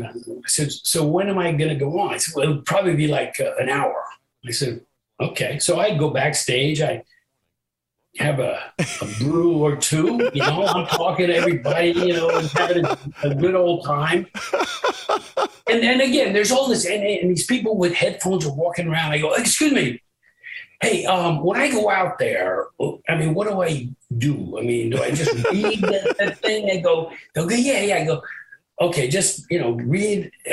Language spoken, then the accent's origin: English; New Jersey, United States; I'm from New Jersey. I just wanted to get further away from home.